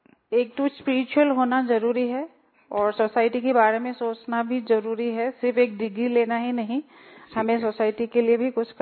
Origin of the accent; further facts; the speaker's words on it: Jodhpur, Rajasthan, India; और मैं जोधपुर से आई हूँ